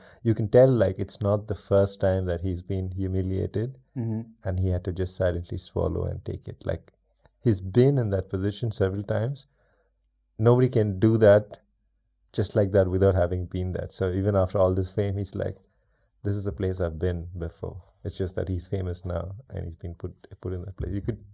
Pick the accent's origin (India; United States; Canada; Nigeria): India; Chennai, Tamil Nadu; So I'm from India, mm-hmm. city called Chennai in the south. Nice city. It's not a big city by Indian standards. Just about 8-9 million people mm-hmm. living there.